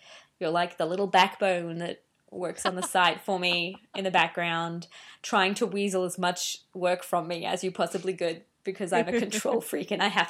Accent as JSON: {"language": "English", "country": "Australia", "said": "I'm from Australia."}